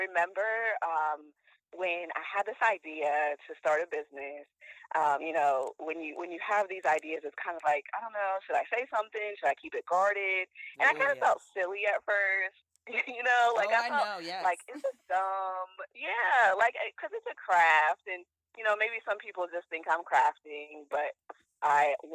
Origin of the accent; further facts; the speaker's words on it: Maryland, United States; I'm from the Eastern Shore of Maryland, and I am a wife and a mama.